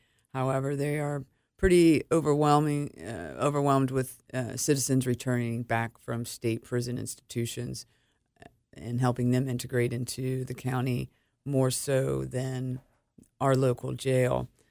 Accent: Amelia, Ohio, United States; Sure. So I grew up in Amelia, Ohio.

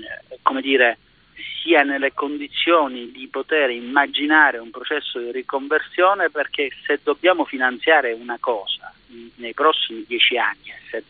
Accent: Sicily, Italy; scusi, su una R sola, essendo siciliano

